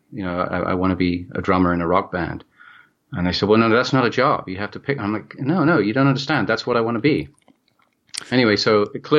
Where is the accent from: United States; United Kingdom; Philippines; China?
United Kingdom; London; So, you know, I mean, I grew up in England, in London